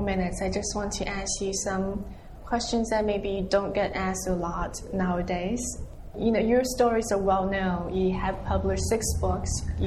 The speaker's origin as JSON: {"language": "English", "region": "Shaanxi", "country": "China", "tie": "born or raised there", "said": "In a small city of 3.5 million, around very close to Xi'an in Shaanxi province."}